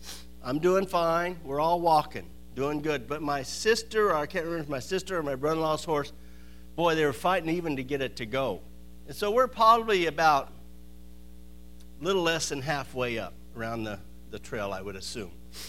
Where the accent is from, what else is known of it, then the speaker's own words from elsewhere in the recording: California, United States; I'm not a cowboy. I was raised in Southern California.